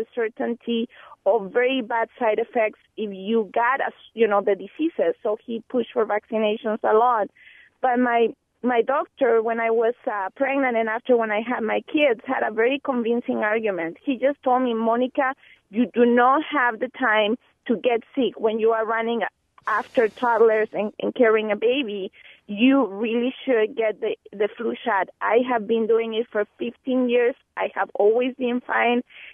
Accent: Mexico; now in Greenfield, United States; I grew up in Mexico, so we didn't have the flu shot. And so when I came to the United States, to Milwaukee

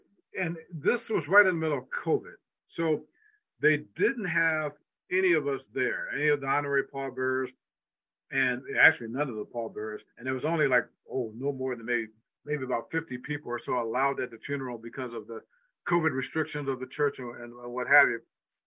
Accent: South Bend, Indiana, United States; Like, even though I grew up in South Bend, during the time of the Great Migration, my mom's side of the family came from Cotton Plant, Mississippi.

